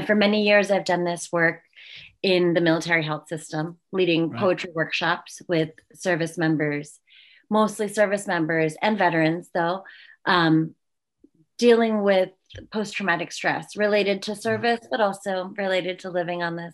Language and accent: English; United States; all the things that I know that I, as an American civilian, am not supposed to know